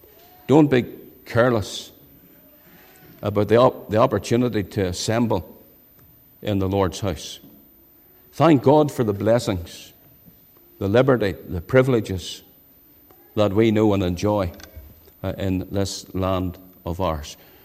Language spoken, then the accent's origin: English; Saintfield, Northern Ireland, United Kingdom; When I was a lad growing up in the Presbyterian Church in Saintfield